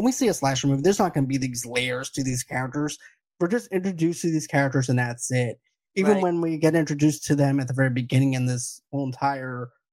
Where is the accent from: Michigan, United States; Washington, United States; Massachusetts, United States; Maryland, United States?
Massachusetts, United States; Boston; accent: Boston; Even though people tell me that my Boston accent comes out when I'm pissed off.